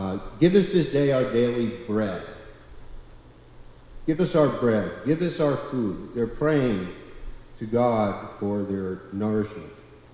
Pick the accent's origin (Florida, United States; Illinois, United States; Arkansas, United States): Florida, United States; Miami; Like when I was a kid growing up in Miami, in those days at least, which was really a long time ago, you could walk down the block and you could pick mangoes